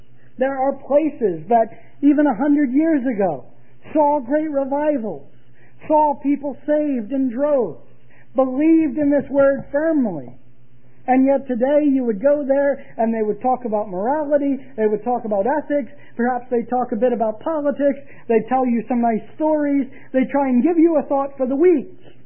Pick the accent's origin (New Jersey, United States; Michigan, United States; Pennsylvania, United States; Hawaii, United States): Pennsylvania, United States; And the scary thing is today that in my home state of Pennsylvania